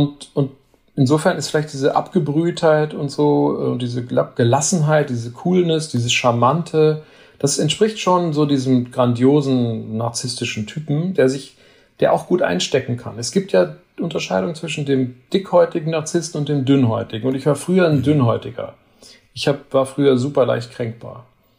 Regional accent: Spain; now in Germany; Ich bin in Spanien groß geworden, da war ich völlig unwichtig optisch.

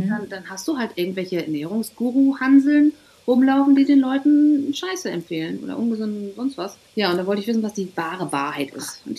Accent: Glandorf, Lower Saxony, Germany; moved away as an adult; 1997, war ich 21 und bin aus meinem Heimatdorf Glandorf, was zwischen Münster und Osnabrück liegt, weggezogen in die große, weite Welt

